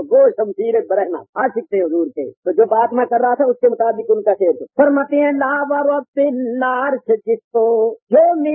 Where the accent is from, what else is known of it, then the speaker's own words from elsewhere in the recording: Okara, Punjab, Pakistan; also born or lived in Amritsar, India; پنجاب کے رہنے والے ہیں، جب ملک تقسیم ہوا تھا 47 ہی کہتے 47 میں, تو ہم ادھر سے ہجرت کر کے اوپر آ گئے انڈیا, مگر ہمارا انڈیا ادھر پنجاب ہے, مشرقی پنجاب, امرتسر وغیرہ